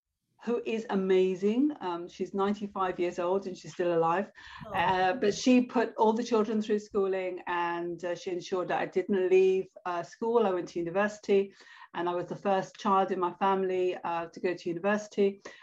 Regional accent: England, United Kingdom; English is a second language; also born or lived in Cyprus; I was seven when I arrived in England, and I knew not a single word of English

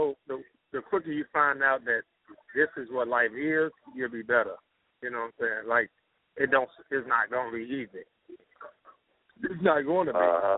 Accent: Cortland, Alabama, United States; Well, I'm from Cortland, Alabama, a little small town. I was born in Cortland

